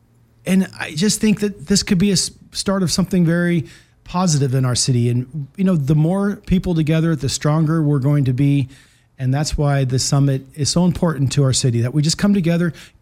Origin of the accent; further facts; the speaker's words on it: Long Beach, California, United States; And I grew up in Long Beach, and we would always come south.